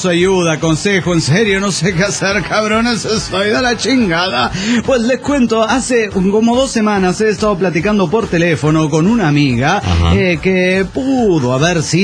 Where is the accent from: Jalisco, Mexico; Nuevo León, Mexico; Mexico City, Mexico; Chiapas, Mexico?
Chiapas, Mexico; Tapachula; now in León, Mexico; Acuérdense que yo soy de Tapachula, Chiapas, y que ahorita estoy viviendo en León, Guanajuato.